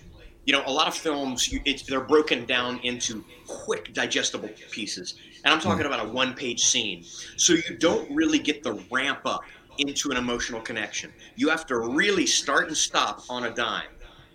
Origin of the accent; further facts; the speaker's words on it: Lake Charles, Louisiana, United States; born there; I was born in Lake Charles, Louisiana.